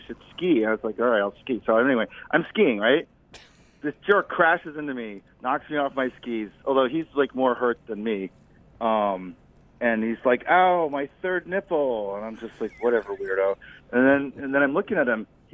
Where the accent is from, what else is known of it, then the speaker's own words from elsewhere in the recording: Red Bank, New Jersey, United States; I'm from Red Bank, and I wish I had siblings.